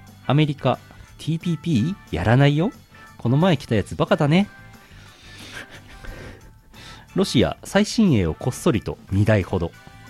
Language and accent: Japanese; Yamagata, Japan; 故郷の山形、来年は頑張ってくれないかな。